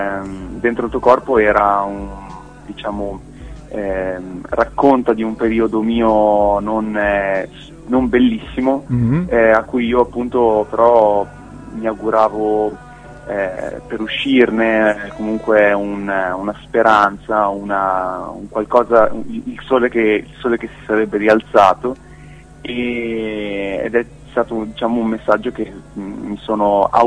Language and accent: Italian; Modena, Emilia-Romagna, Italy; Sì, io vengo da Modena. Ho 23 anni, quasi 24